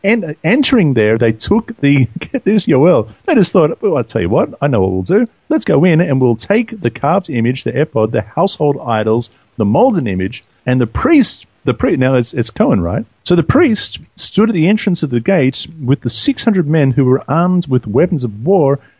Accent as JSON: {"language": "English", "country": "Australia", "said": "You're an Israeli and I'm an Australian, so we wouldn't know."}